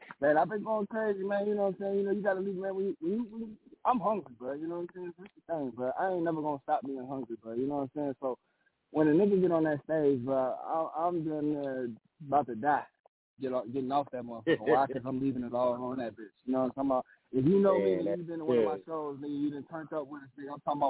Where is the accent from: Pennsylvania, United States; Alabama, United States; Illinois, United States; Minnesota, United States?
Minnesota, United States; Saint Paul; now in Miami, United States; I'm from St. Paul, Minnesota, man. I'm currently in Miami.